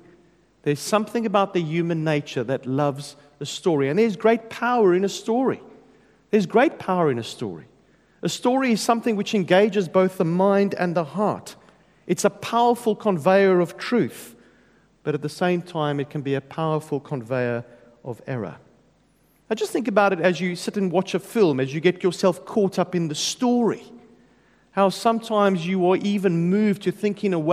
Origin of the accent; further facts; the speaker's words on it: South Africa; now in United Kingdom; I'm a South African, so it's going to take you a while to get used to my accent. We've been living in the UK for 10 years.